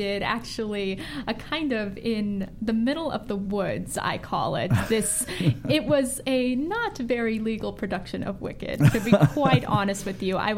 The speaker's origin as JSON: {"language": "English", "town": "Pacific Palisades", "region": "California", "country": "United States", "tie": "born or raised there", "lives_now": "Santa Monica, United States", "said": "Yes, I grew up in Pacific Palisades, and now I'm stationed over in Santa Monica."}